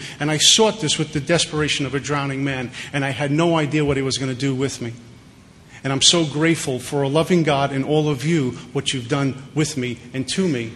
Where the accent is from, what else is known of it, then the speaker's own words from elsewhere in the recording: Brooklyn, New York, United States; and I grew up in Bensonhurst, Brooklyn, where the only requirement for membership there is a pinky ring, sunglasses, and gold jewelry.